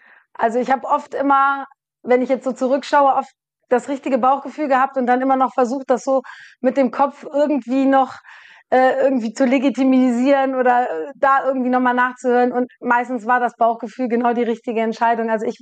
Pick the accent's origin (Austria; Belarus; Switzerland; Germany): Germany; Rhineland; Oh, Heimat, ganz klar, Rheinland. Ich bin Rheinländerin durch und durch. Menschen, Mentalität, ich bin hier zu Hause